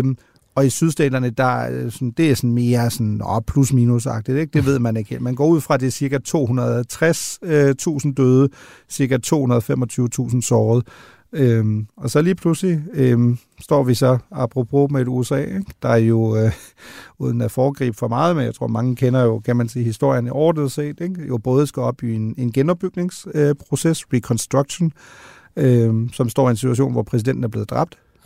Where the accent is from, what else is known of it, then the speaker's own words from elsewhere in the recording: Germany; Danish is a second language; den er jo selv født og opvokset i Tyskland